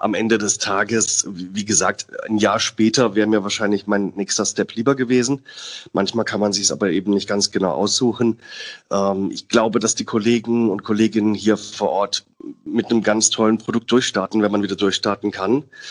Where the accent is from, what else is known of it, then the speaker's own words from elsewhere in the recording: Southern Germany, Germany; now in Hamburg, Germany; Ich als Süddeutscher muss ganz klar sagen